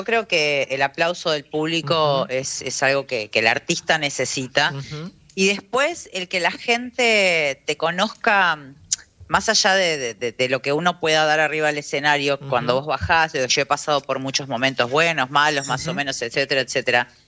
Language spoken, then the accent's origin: Spanish; Uruguay; Uruguay. Yo soy uruguaya.